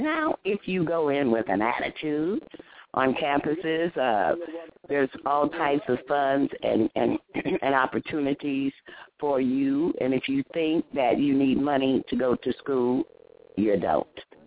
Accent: Texas, United States; I like being a Texan, even though I'm here in California.

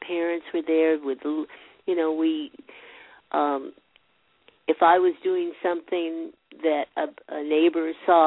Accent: San Diego, California, United States; I was about 2 years old.

